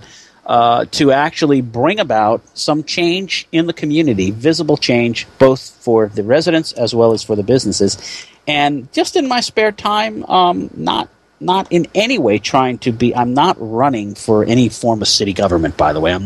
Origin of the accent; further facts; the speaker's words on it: Edison, New Jersey, United States; also born or lived in Newark; Again, my hometown, Matthew, in New Jersey, where I was actually born in Newark, but I was raised in a place called Edison, New Jersey.